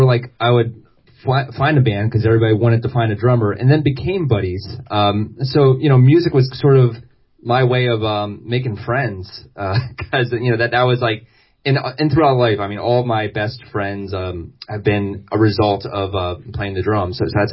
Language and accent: English; Delaware, United States; growing up in Delaware, that meant going to Philly a lot.